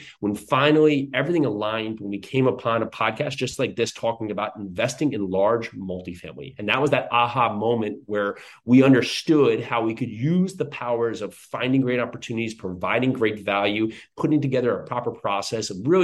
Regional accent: New Jersey, United States; now in Tennessee, United States; So I grew up in New Jersey. I'm now in Tennessee.

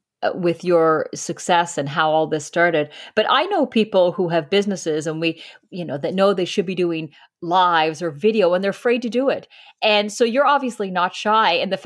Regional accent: Miramichi, New Brunswick, Canada; I come from Miramichi. So when, yes, I went back to, so a small, you know, smaller community at the time when I was growing up.

